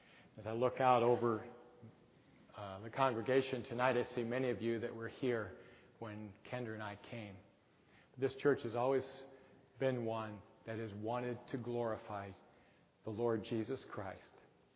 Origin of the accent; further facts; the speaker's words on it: Illinois, United States; now in Michigan, United States; I'm from Southern Illinois, and my wife's from upstate New York.